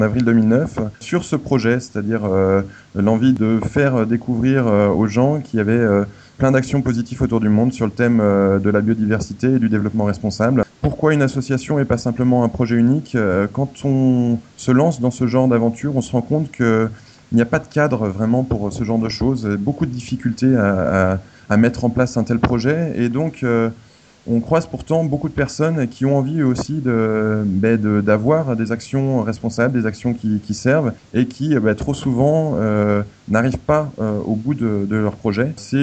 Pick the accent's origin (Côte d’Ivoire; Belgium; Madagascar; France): France; Annecy, Auvergne-Rhône-Alpes; sachant que je suis originaire de Haute-Savoie, à Annecy. Proche de la nature